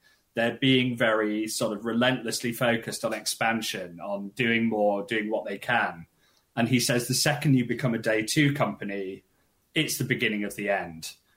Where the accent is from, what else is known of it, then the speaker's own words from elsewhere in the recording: United Kingdom; And if you're not American, and you can guess from my accent, I'm not, Britain gets no tax revenue from everything it sells with Amazon.